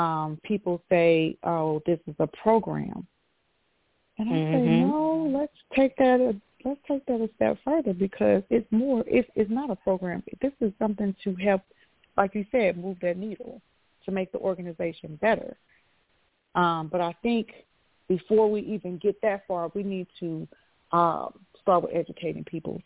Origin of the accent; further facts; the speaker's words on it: the South, United States; I grew up in the South, but now I work in the South